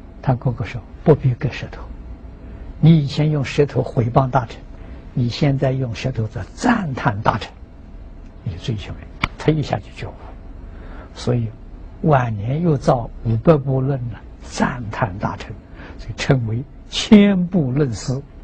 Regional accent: China; 就是很我们中国人的时候，无论是男子女人时候穿着的时候都是包得紧紧的

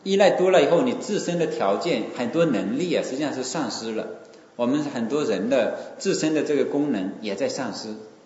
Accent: Wenzhou, Zhejiang, China; 是我们温州人

